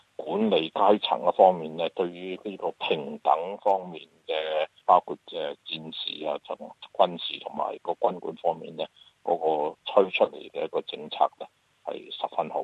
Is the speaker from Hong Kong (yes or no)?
no; Australia; 是希望能够影响我哋澳洲人本土咧